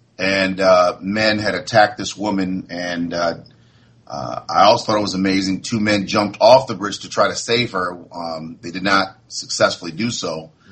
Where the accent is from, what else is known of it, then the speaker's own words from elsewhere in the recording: Ann Arbor, Michigan, United States; I grew up in Ann Arbor, a college town